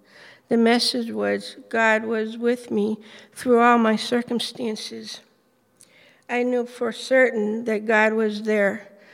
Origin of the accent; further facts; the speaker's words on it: Nashua, New Hampshire, United States; I come from Nashville, New Hampshire. I grew up in a Christian home and went to church